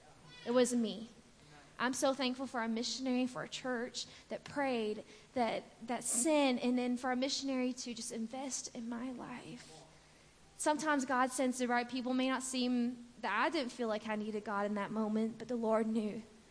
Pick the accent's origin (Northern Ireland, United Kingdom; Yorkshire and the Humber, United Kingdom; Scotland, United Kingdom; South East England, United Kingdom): Scotland, United Kingdom; I grew up in Scotland. My parents are both Scottish, and so I'm a citizen of the United Kingdom. And if you ask about my accent, yes, it sounds a little funny, as in, where is my accent?